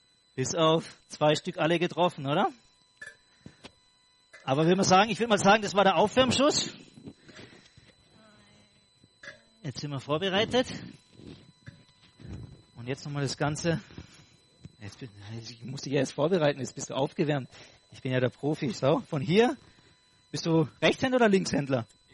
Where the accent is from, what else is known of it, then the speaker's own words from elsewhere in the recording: Austria; Wir als Österreicher, wir haben nicht so gute Spieler wie die Deutschen